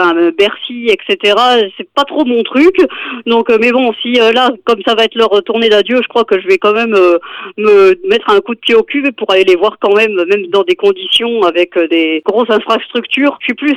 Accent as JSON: {"language": "French", "region": "Grand Est", "country": "France", "tie": "born or raised there", "said": "à 60 bornes de ma ville natale."}